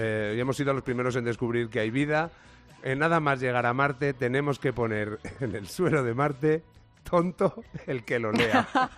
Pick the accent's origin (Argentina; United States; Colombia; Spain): Spain; Lo primero que tenemos que hacer como buenos españoles, y esto estaréis conmigo, es enseñarle a decir palabrotas en español.